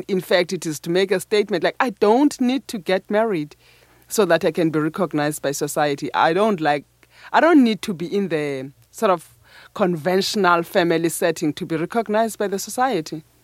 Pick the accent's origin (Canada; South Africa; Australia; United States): South Africa; Cofimvaba, Eastern Cape; working as a physiotherapist in a hospital in Gofimvaba, that is my hometown.